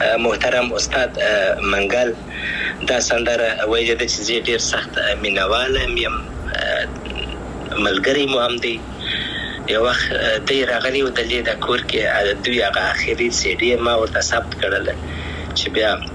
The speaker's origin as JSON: {"language": "Pashto", "country": "Afghanistan", "said": "افغانستان خو زما دی، زه افغان یم،"}